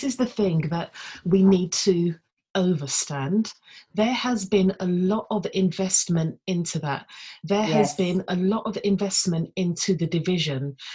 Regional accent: Ealing, London, United Kingdom; So growing up in Ealing Borough, there were lots of people of various different Asian backgrounds

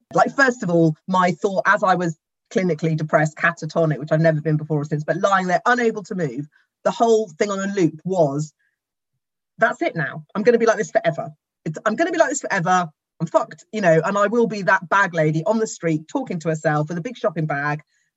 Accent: Cardiff, Wales, United Kingdom; So I was born in Cardiff, lived there till I was 10, in children's homes, and then got fostered out sort of 11, 12 to a terrible, terrible placement, terrible.

